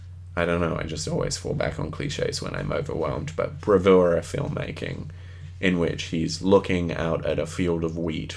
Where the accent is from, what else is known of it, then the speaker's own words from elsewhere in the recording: London, United Kingdom; I was born in North London. North London. And I lived in North London till I was...